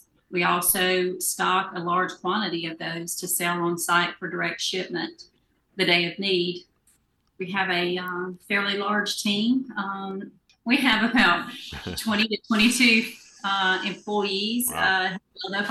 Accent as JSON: {"language": "English", "town": "Union", "country": "United States", "tie": "born or raised there", "said": "Union is my hometown. I went to school here. My son went to school here. I've lived here pretty much all my life."}